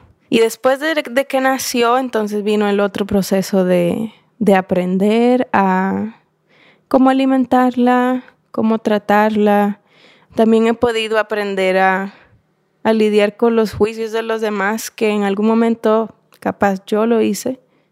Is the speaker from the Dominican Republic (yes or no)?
yes; Dominican Republic; yo soy de la República Dominicana.